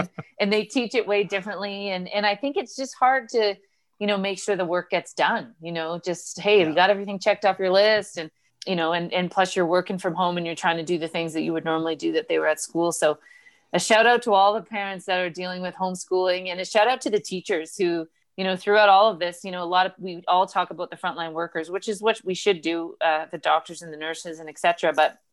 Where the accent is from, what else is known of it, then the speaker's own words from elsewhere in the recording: Canada; born there; I was born in Canada, and obviously with the rivalry. But, you know, I moved back to Canada